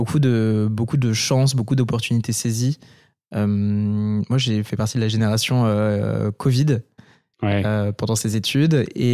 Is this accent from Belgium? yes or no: no; Paris, Île-de-France, France; j'ai 22 ans. Je fais une école de commerce, j'ai toujours habité à Paris.